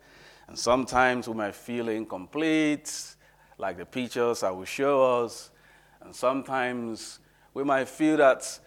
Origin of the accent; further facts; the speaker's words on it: Umuahia, Abia, Nigeria; born there; it's obvious that I was born in Nigeria. I know you know that, you remember that. And I'm going to show you some pictures from my hometown, Omuahia